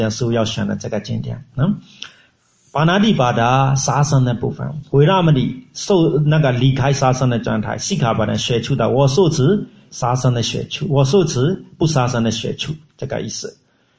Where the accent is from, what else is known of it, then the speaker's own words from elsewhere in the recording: Myanmar; Chinese is a second language; 我们缅甸人是对巴利特地学的就对的啦